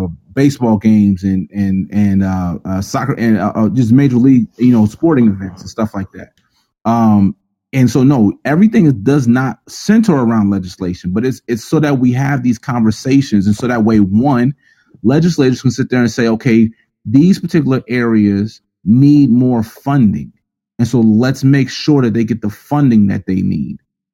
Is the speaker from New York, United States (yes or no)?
yes; Bronx, New York, United States; you know, I spent some time in South Bronx and went to, and I had the Boys and Girls Club growing up on Ho Avenue. That was my spot